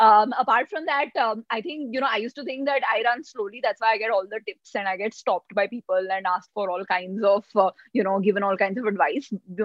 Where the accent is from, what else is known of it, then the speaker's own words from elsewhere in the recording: Delhi, India; now in Mumbai, India; I'm from Delhi, and when I came to Mumbai